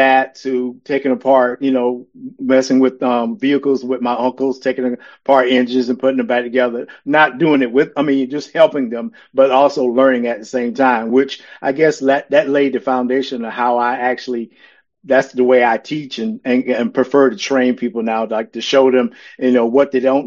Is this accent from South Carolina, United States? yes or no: yes; Allendale, South Carolina, United States; but I grew up actually here in South Carolina in a small rural town called Allendale.